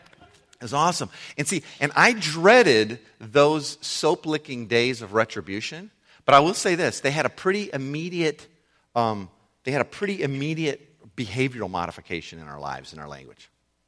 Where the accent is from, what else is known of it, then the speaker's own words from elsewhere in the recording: Waukegan, Illinois, United States; one of the most awesome memories I have of growing up in Waukegan, in our family that wasn't always the best